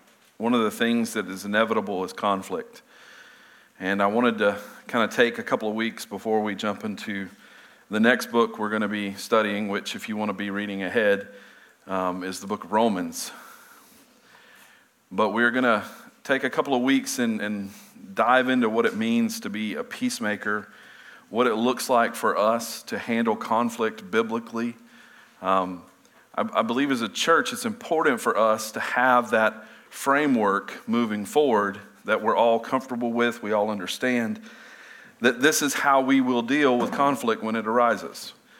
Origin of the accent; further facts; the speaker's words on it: United States; Used to be, growing up in America, we would look overseas and we would think, oh, look at all of this conflict happening all over the world.